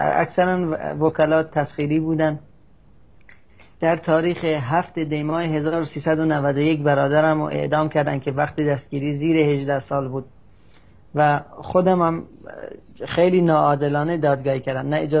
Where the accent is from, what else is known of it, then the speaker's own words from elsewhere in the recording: Sanandaj, Kurdistan, Iran; به دنیا آمدم و دغدغه‌های مذهبی داشتم و یک اهل شهر سنندج هستم و کرد هستم.